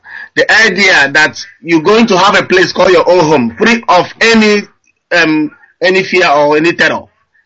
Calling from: Nottingham, East Midlands, United Kingdom; I'm calling from Nottingham, director.

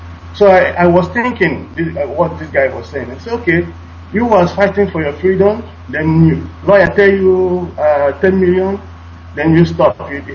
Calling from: Luxembourg; Okay, so I'm calling from Luxembourg, but I'm an indigenous people of Biafra in France.

